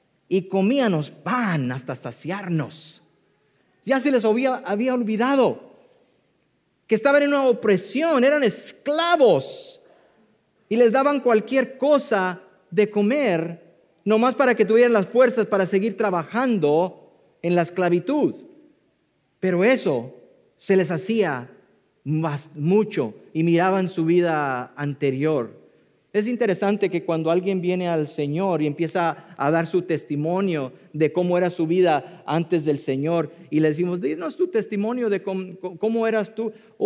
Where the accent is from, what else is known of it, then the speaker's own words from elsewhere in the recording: Mexico; Yo soy mexicano, lo que no sabía.